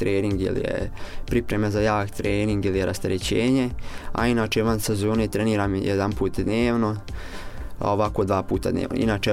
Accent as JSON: {"language": "Bosnian", "country": "Bosnia & Herzegovina", "said": "inače kod nas u Bosni i Hercegovini se dosta pojavilo tih uličnih trka"}